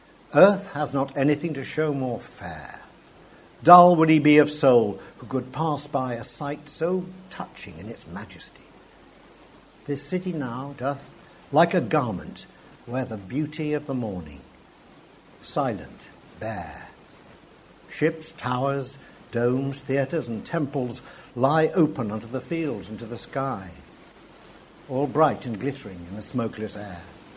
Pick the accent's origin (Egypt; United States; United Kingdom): United Kingdom; Sheffield, Yorkshire and the Humber; also born or lived in London; for 50 years, although I was born and brought up in Sheffield, I lived in London.